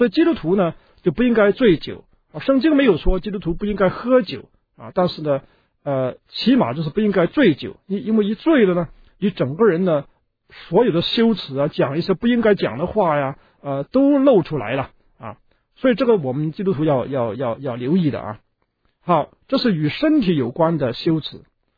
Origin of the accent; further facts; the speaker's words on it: Hong Kong; 我们在香港长大的呢，广东话的出言秽语是什么呢？我都很清楚。